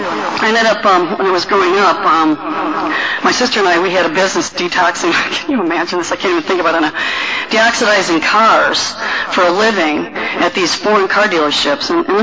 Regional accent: Michigan, United States; Anyway, I grew up in Michigan, and actually I grew up in a really nice neighborhood, and I didn't appreciate it at all.

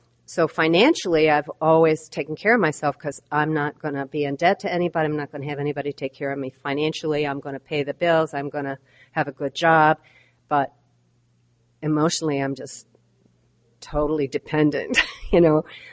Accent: Butte, Montana, United States; I was born in Butte, Montana. I don't know if you've ever heard of Butte, but it's a very special place. So I'm a Montana girl.

